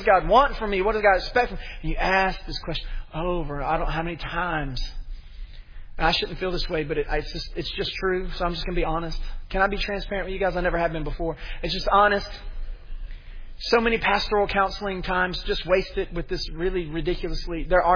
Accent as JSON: {"language": "English", "town": "Memphis", "region": "Tennessee", "country": "United States", "said": "Listen, I'm from Memphis."}